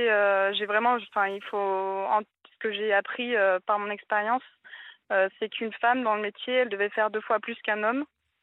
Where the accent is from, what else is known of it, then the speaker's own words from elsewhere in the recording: Lyon, Auvergne-Rhône-Alpes, France; j'ai 22 ans, je suis lyonnaise.